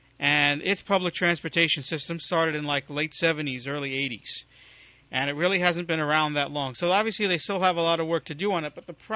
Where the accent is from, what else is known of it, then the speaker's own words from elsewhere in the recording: New York City, New York, United States; Now, I grew up in New York City where they had a really strong public transportation system.